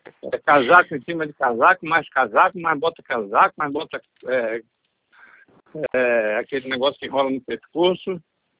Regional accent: Rio de Janeiro, Brazil; eu sou carioca.

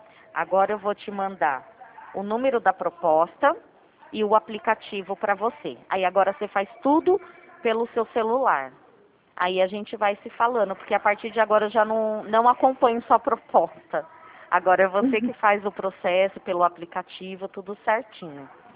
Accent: São Paulo, Brazil; Também sou de São Paulo. Tô aqui no interior 2 anos e meio.

